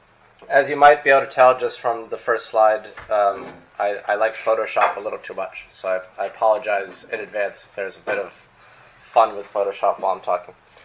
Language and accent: English; United States; So, as Professor Kokenberg suggested, I am from the United States.